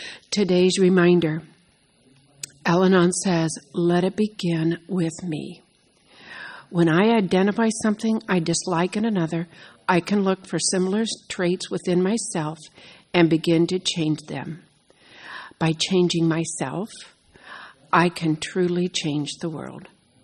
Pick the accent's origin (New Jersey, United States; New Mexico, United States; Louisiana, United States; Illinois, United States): Illinois, United States; Chicago; I'm from Chicagoland.